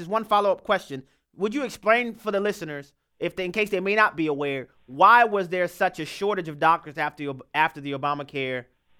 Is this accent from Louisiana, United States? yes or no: yes; Louisiana, United States; We're going to start in my home state of Louisiana, where Lucas is on the line.